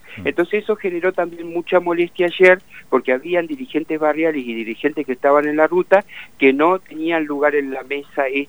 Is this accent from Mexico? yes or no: no; Cutral Có, Neuquén, Argentina; yo soy nacido y criado, cumplí 50 años acá en Cutralcó y conozco bien a la gente de mi pueblo.